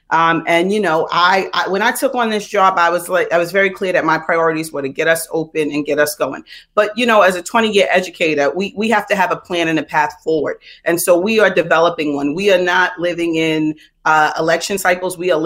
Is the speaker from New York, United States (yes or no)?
yes; Queens, New York, United States; born and raised in Queens, so I gotta acknowledge South Jamaica, Queens, or else people get mad at me.